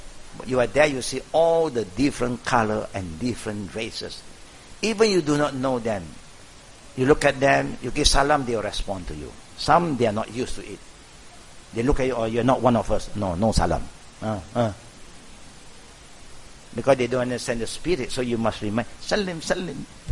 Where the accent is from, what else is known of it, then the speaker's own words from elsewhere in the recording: Malaysia; English is a second language; So as Malaysian, example, when you want to talk something about our country, we must represent Islam and all Malaysian.